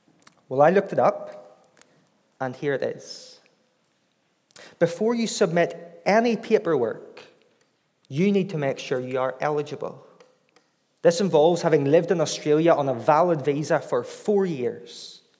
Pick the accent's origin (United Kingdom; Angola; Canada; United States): United Kingdom; Northern Ireland; I'm from Northern Ireland. It's a different type of English where I'm from.